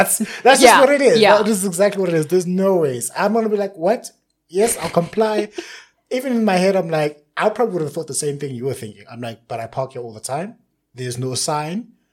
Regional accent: South Africa; I'm from South Africa. She's from South Africa. You're from South Africa.

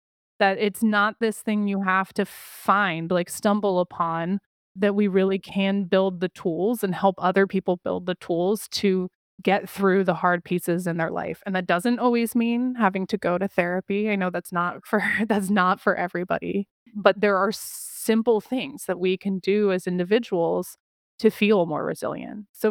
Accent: United States; And I think one thing as like an American, you know, United States culture that we don't do well is talk about that.

